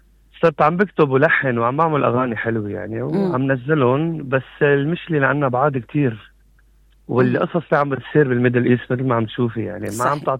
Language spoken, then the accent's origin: Arabic; Lebanon; moved away as an adult; now in Melbourne, Australia; أنا مطرب لبناني عايش مقيم بأستراليا ميلبورن، خرجت معهد موسيقي بلبنان يعني وجيت لهون كمطرب. جيت لهون يعني حفلات على أساس أنه أنا أبقى شوي وارجع، بس حبيت البلد